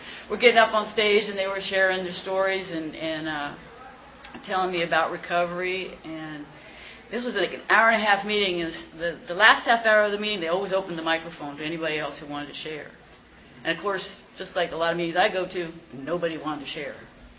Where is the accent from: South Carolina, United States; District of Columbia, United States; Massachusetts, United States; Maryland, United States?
District of Columbia, United States; Washington; "Hi, I'm an addict. … I'm from Washington, D.C."